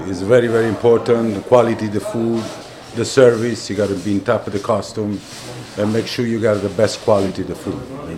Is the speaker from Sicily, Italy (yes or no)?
no; Torre del Greco, Campania, Italy; English is a second language; I grew up in Naples, little town outside Naples called Torre del Greco.